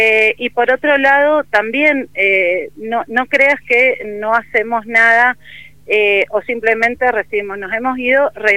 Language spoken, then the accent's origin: Spanish; Caucete, San Juan, Argentina; Yo soy de Caucete, antiguamente habían 60 bodegas, hoy solo están en actividad 3 bodegas, por ejemplo, ¿no?